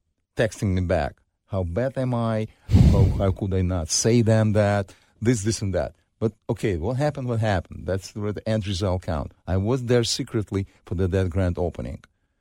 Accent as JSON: {"language": "English", "country": "Ukraine", "tie": "born or raised there", "second_language": "English", "said": "even though I grew up in Ukraine, I live a little bit over my half of my life in Ukraine"}